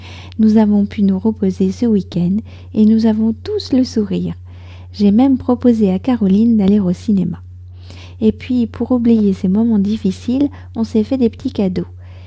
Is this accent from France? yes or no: yes; France; je suis française, j'habite près de Paris